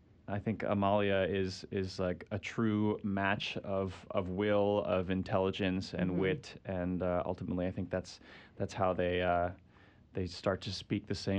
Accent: New York City, New York, United States; Yeah, I'm here from New York, New York City.

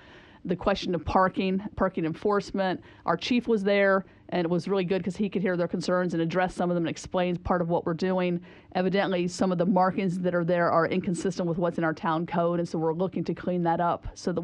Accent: Athens, Ohio, United States; in my hometown of Athens, Ohio, they have rental registries.

